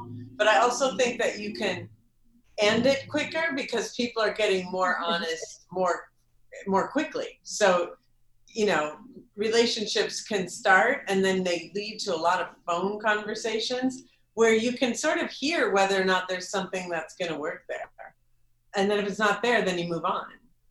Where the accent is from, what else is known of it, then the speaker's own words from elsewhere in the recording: Minneapolis, Minnesota, United States; So, because I'm in Minneapolis, my hometown.